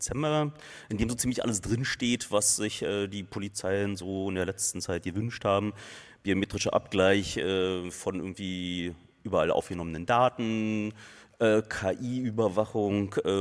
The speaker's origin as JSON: {"language": "German", "region": "Berlin", "country": "Germany", "said": "Ich weiß ja nicht, ob man es raushört, aber ich bin aus Berlin"}